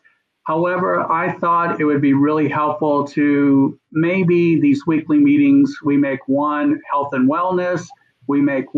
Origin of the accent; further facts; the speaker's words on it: Corbin, Kentucky, United States; I grew up in Corbin, as I said, really not much money.